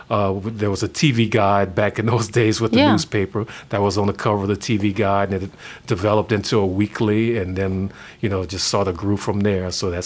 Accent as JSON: {"language": "English", "town": "Opelousas", "region": "Louisiana", "country": "United States", "tie": "born or raised there", "said": "And then my hometown paper, the Opelousas Daily World, needed a sports writer."}